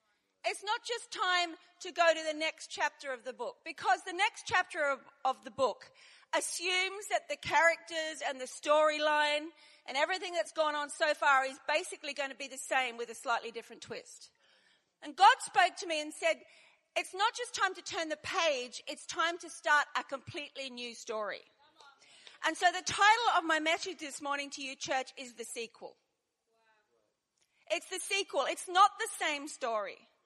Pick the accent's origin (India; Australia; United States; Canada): Australia; moved away as an adult; now in United Kingdom; And so we came from Australia 25 years ago. Dave and I was 4 months pregnant. We knew nobody in the UK whatsoever